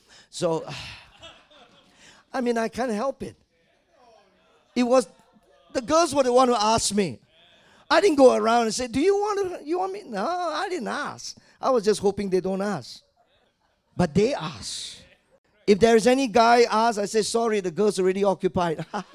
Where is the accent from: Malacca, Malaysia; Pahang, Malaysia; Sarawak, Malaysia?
Malacca, Malaysia; now in Kuala Lumpur, Malaysia; And then when I left my hometown, Malacca, went to KL